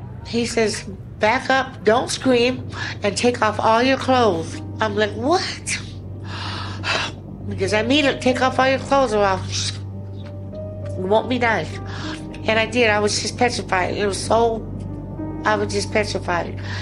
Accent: Klamath Falls, Oregon, United States; now in Anchorage, United States; I'm originally from Klamath Falls, Oregon. I came up here through Talents West on a dancing gig.

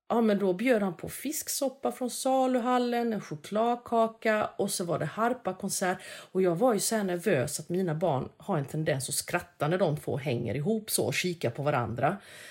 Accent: Växjö, Kronoberg County, Sweden; de rätterna jag serveras där, eller som jag har vuxit upp med i Växjö

